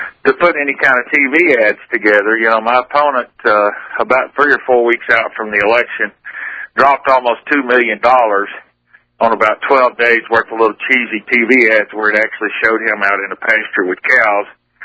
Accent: Texas, United States; I grew up here in Northeast Texas. I grew up on a working cattle ranch. That's what I currently do. I've done that all my life.

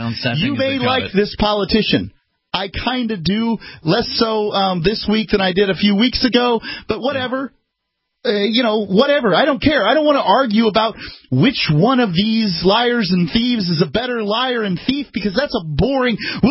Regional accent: the South, United States; I'm from the South, so we call them liars down from there.

